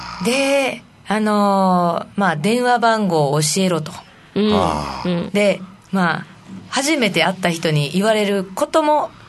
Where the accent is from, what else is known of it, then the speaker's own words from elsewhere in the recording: Itoman, Okinawa, Japan; 私の他に、うん、糸満出身の同じ歌い手さんで